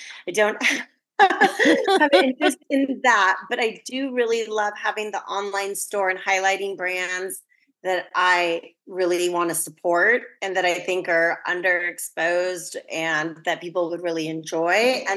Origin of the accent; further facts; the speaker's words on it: Sacramento, California, United States; I grew up in Northern California. So I grew up in Sacramento, which basically had no exposure to any of this.